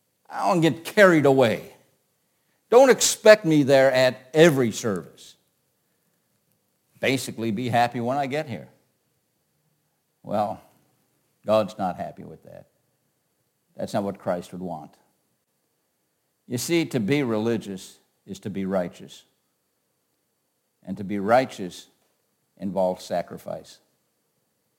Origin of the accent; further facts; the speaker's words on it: Ironwood, Michigan, United States; born there; I was born in Ironwood, Michigan. I don't know if you know where that is. That's a little rinky-dink town way up in the upper peninsula of Michigan.